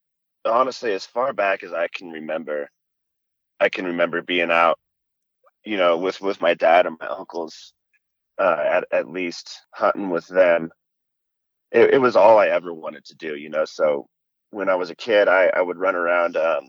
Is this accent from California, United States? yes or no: no; Oregon, United States; Like you said … I was born and raised in Oregon. Grew up pretty much right at the base of Mount Hood